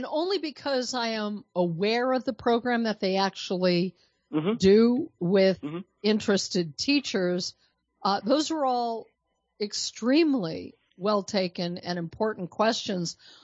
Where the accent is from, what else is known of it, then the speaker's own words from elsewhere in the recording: Colorado, United States; I am from Colorado. You may have not heard that when we got disconnected. And I was living in Colorado during the Columbine shooting